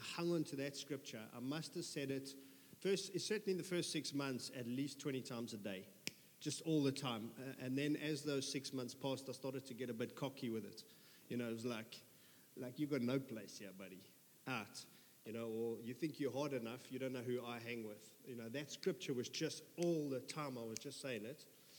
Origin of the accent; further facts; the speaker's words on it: South Africa; I'm the South African bloke.